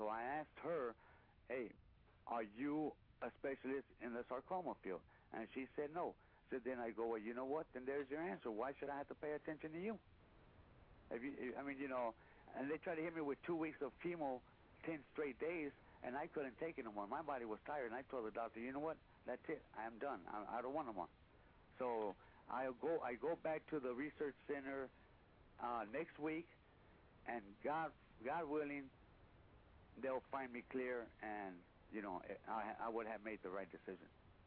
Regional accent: Los Angeles, California, United States; Of course, I was from South Central LA, and he was from East LA.

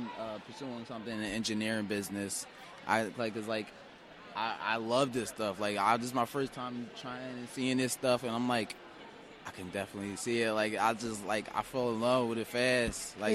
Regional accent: Philadelphia, Pennsylvania, United States; from Philadelphia, and I go to Harrington High School.

